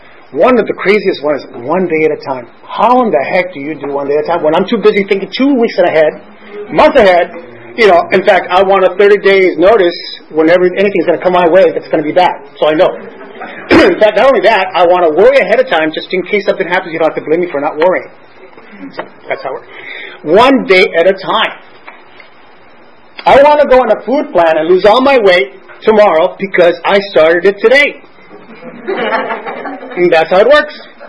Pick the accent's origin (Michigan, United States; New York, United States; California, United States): California, United States; Los Angeles; now in Santa Barbara, United States; And listen, I'm originally from Los Angeles.